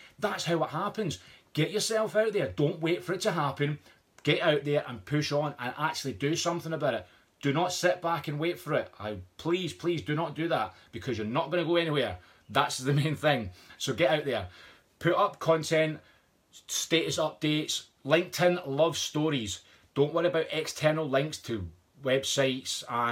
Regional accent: Scotland, United Kingdom; I'm Scottish, don't like spending £80 on something I don't need.

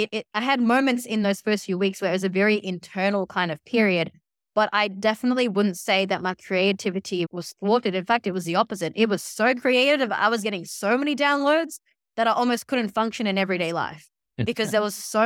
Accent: India; I'm Indian. Like, I've studied in one of the oldest yoga schools back in India many years ago.

